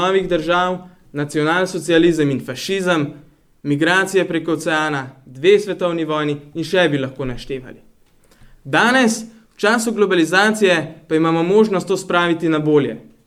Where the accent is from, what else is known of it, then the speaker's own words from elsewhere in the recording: Rateče, Upper Carniola, Slovenia; prihajam iz Rateč, seveda tudi malo naveza kulture, konec koncev imamo le zilsko narečje